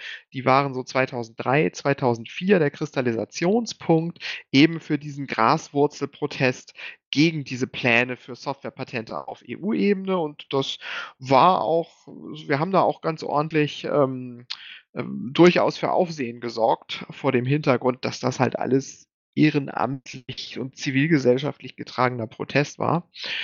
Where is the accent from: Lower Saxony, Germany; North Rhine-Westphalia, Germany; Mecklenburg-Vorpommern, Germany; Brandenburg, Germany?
Lower Saxony, Germany; ich bin aus Niedersachsen. Ich glaube, ich habe reingeschrieben, ich bin 32 Jahre alt, was, nee, kann ja nicht sein, 34 war ich